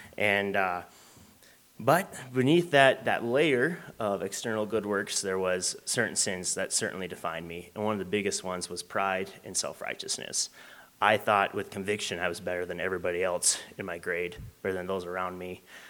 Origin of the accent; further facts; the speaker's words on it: Dillon, United States; I grew up over in Dillon there and was part of a very loving family, but I grew up LDS and I grew up in the Mormon Church.